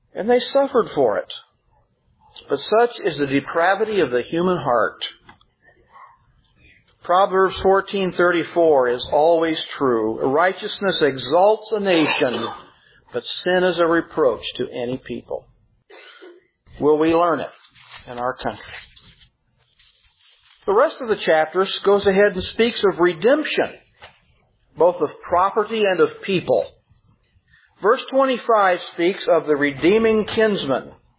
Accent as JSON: {"language": "English", "region": "Illinois", "country": "United States", "tie": "born or raised there", "said": "I didn't hear it much growing up in Illinois. I never heard it in Wisconsin."}